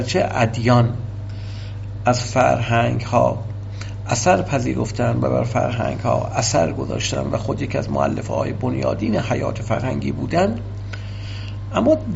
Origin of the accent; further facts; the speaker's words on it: Iran; اینکه من ایرانی هستم و نه یک فرانسوی و نه یک اروپایی و یا یک آمریکایی یا آفریقایی بخشی از فکتیسیتی منه